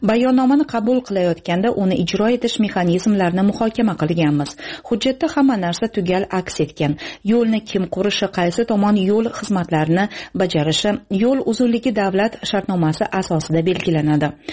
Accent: Qapchig'ay, Batken Region, Kyrgyzstan; Men Qapchig'ay qishlog'ida tug'ilib o'sganman. Qishlog'da 300 xonadon bor. Uning bir tarafidan Oqsoy daryosi o'tadi. Ikkinchi tomonida Voruh anklavi joylashgan.

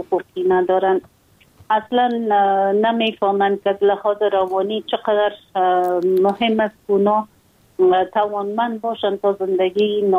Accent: Afghanistan; ما یک خانم مسلمان هستم، از افغانستان هستم

